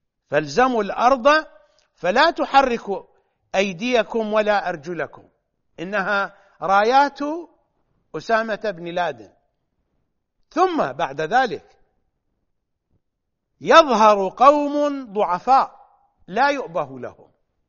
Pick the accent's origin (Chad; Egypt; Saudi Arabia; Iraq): Iraq; معيب في الأعراف العشائرية عندنا في العراق وحتى في العديد من الدول العربية